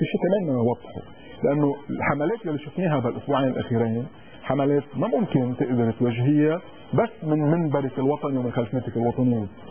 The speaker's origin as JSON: {"language": "Arabic", "region": "Mount Lebanon", "country": "Lebanon", "said": "انا مواطن مسيحي، انا مواطن مسيحي من جبل لبنان الجنوبي يعني منطقه علي، انا مع العيش مع الدرزي للاخر."}